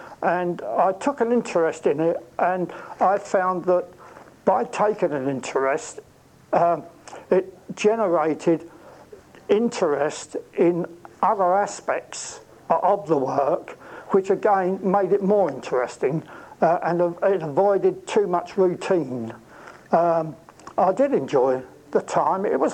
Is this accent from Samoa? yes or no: no; Watford, East of England, United Kingdom; born there; I was born locally in Watford in July 1925.